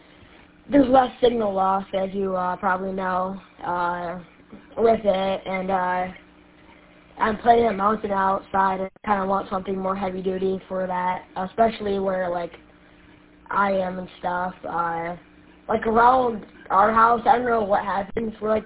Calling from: Imlay City, Michigan, United States; I'm calling from Emily City in Lapeer County. I think that's, above Detroit or something.

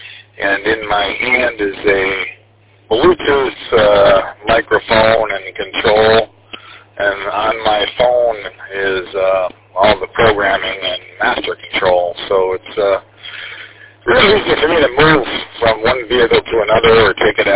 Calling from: Petoskey, Michigan, United States; Well, tonight I'm in transit from Harbor Springs down to the bottom end of Torch Lake. Currently at the stoplight right in front of Kilwins in Petoskey.

